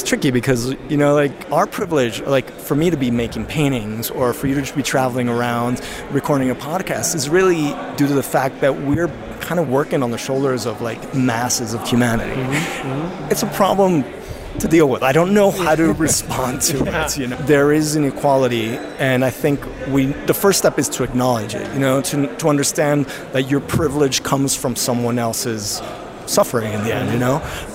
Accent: Mexico; I grew up here. I was born in Mexico.

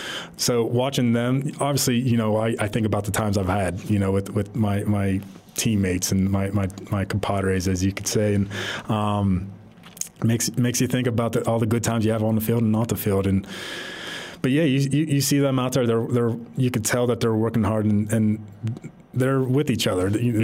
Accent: Pennsylvania, United States; I grew up in Pennsylvania. I grew up a Steeler fan.

